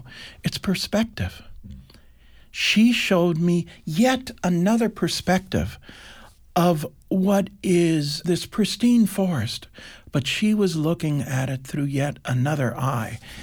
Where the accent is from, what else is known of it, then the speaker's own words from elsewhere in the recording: Kansas, United States; I grew up on a dairy farm and a ranch in central Kansas. So I'm an American.